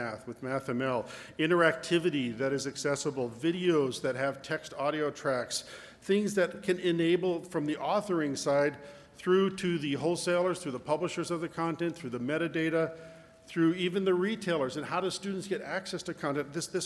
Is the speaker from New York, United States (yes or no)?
no; Arizona, United States; In the race for the states, I come from Arizona, so you can count one more for Arizona there.